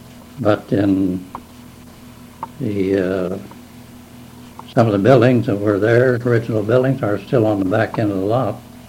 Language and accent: English; Decatur, United States; I was born and raised here in Decatur, lived here all of my life.